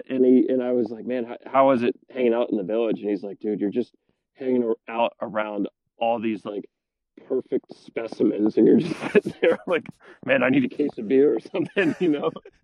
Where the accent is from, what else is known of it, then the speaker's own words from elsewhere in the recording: United States; I'm from the States. I'll rock the shit out of some red and white for you guys.